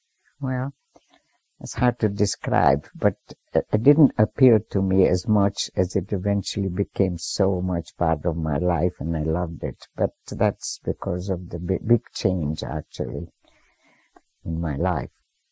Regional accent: Budapest, Hungary; also born or lived in Albany, United States; I was city girl and way back from where I was from Budapest, and then eventually Albany, New York, which I loved.

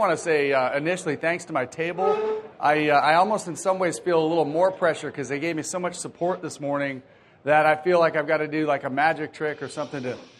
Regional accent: Peekskill, New York, United States; born there; So where I'm from is easy. I'm the only son of … I was born in Peekskill, New York in 1971. And I could not have had a better upbringing.

